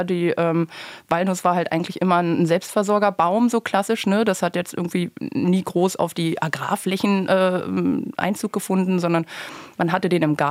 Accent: Berlin, Germany; Also ich bin mit einem Nussbaum in Berlin groß geworden

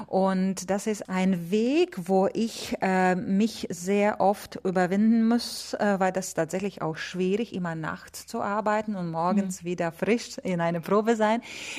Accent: Riga, Latvia; now in Hamburg, Germany; großer Walker Orgel in Riga Dom in meiner Heimat.

